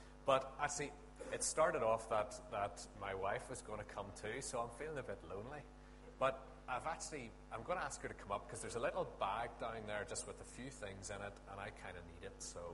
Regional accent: Lurgan, Northern Ireland, United Kingdom; I mean, I'm originally from Lurgan.

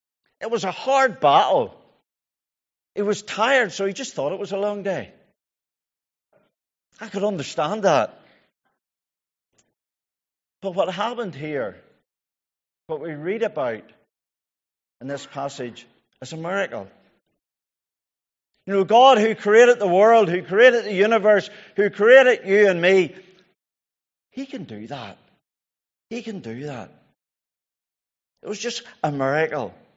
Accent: Kilkeel, Northern Ireland, United Kingdom; I come from Kilkeel, in case you don't know.

